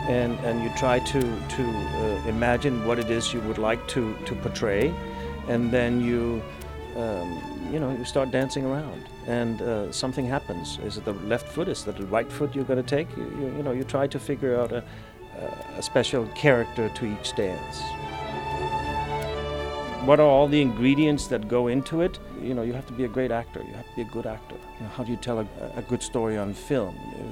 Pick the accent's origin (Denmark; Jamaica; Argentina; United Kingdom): Denmark; now in Los Angeles, United States; I come from Denmark, where there's a long tradition of mime